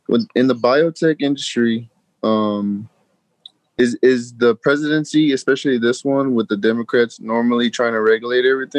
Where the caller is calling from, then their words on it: Houston, Texas, United States; I'm coming from Houston.